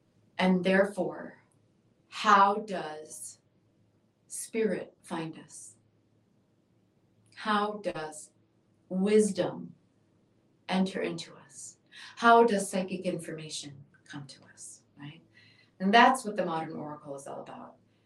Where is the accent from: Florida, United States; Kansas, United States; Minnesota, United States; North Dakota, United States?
Minnesota, United States; Sauk Rapids; I lived next to a huge forest growing up in Sauk Rapids, Minnesota.